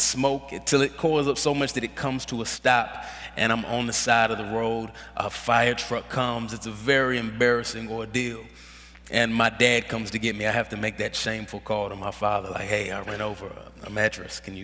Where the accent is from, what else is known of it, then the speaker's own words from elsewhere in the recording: Dallas, Texas, United States; I grew up in Dallas, Texas, which is the greatest city in the world, with the greatest football team in the world.